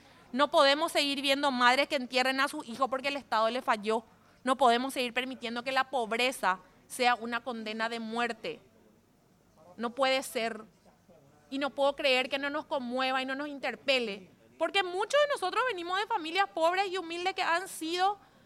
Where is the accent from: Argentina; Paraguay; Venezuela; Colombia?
Paraguay; pero sobre todo como paraguaya